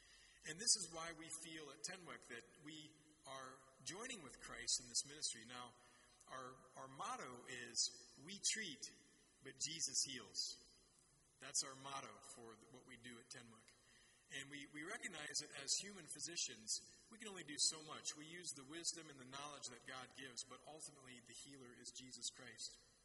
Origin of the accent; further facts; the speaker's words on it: Mansfield, Ohio, United States; ended up back in my home state of Ohio. I grew up in Mansfield and attended the Ohio State University for medical school.